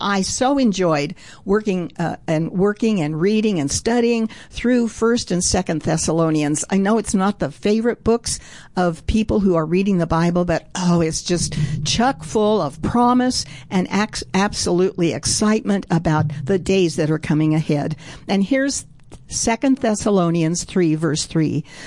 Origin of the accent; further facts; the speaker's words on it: Colorado, United States; I've lived in Colorado most of my life, and it used to be a pleasure to tell people that I was from Colorado.